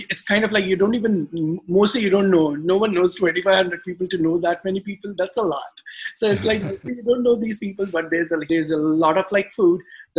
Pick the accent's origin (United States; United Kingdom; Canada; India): India; Mumbai, Maharashtra; So my family lives in Mumbai, and I grew up in Mumbai, but my family, like, I think we are from Rajasthan, which is the northern west part of India.